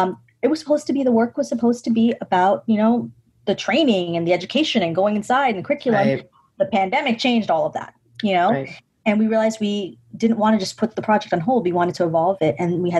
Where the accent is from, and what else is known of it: New York, United States; born there